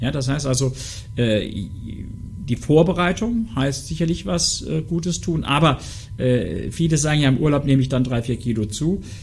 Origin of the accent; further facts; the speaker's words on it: Saarland, Germany; wir kommen ja aus dem Saarland